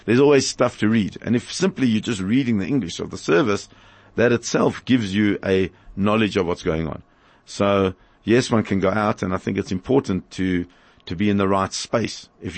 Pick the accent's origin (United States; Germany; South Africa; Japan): South Africa; Johannesburg, Gauteng; now in Cape Town, South Africa; So we're both from Joburg. I come from originally from Victory Park.